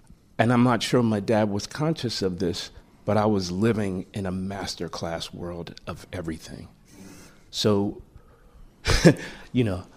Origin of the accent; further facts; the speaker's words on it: Brooklyn, New York, United States; Felt like it was the first language I was speaking growing up in Brooklyn and just in New York